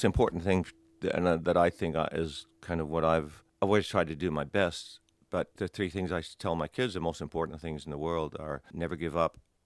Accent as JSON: {"language": "English", "country": "Australia", "said": "Actually, being an Australian, I've never toured Australia as a solo artist"}